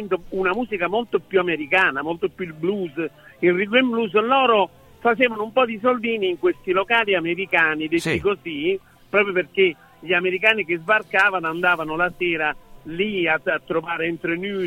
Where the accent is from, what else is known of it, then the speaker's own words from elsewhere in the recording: Naples, Campania, Italy; io sono nato a Forcella, poi ho vissuto giù nella Pigna Secca, quindi nei quartieri quelli più popolari. A 7 anni poi sono salito al Vomero